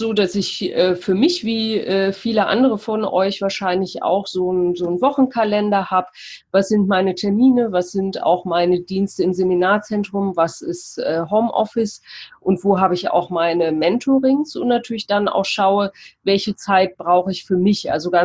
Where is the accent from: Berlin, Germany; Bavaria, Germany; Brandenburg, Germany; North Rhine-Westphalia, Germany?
North Rhine-Westphalia, Germany; Cologne; Ich komme aus Köln, habe dort mein Atelier für Persönlichkeit